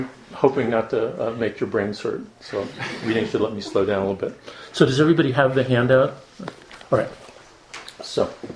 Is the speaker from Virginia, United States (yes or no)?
no; New York City, New York, United States; I'm from New York City, so when I get excited about stuff, I speak really fast.